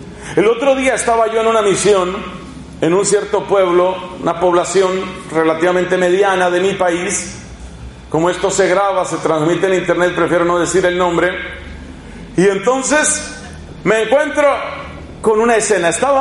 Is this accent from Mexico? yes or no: no; Bogotá, Bogotá D.C., Colombia; A la edad que tengo, ya lo mío son 50 años, a la edad que tengo, yo puedo recordar que en mi infancia y en mi adolescencia, yo todavía conocí en Bogotá, capital de mi país